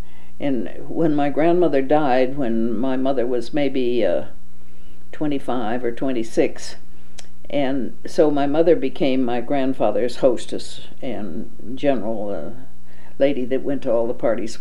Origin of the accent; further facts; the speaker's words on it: Washington, District of Columbia, United States; born there; I was born in Washington, D.C. in 1920.